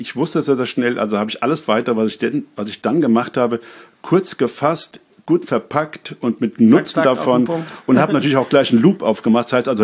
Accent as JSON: {"language": "German", "town": "Neu-Isenburg", "region": "Hesse", "country": "Germany", "said": "Also ich komme aus Neu-Isenburg, was gleich bei Frankfurt liegt, unmittelbar in der Nähe und bin 55 Jahre alt"}